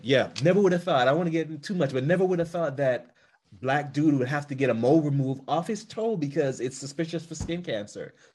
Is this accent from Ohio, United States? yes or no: no; Fort Lauderdale, Florida, United States; because I grew up in Fort Lauderdale.